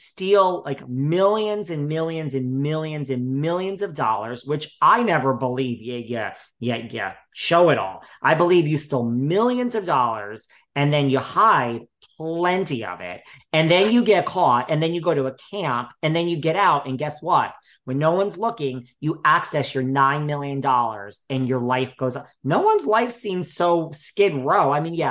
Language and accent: English; Hawaii, United States; And you know, I came from Hawaii and all this.